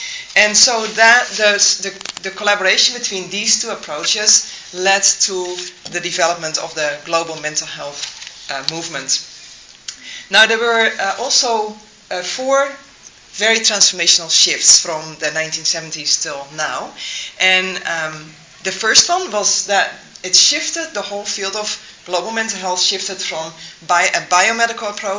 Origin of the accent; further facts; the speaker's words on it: Netherlands; I'm originally from the Netherlands.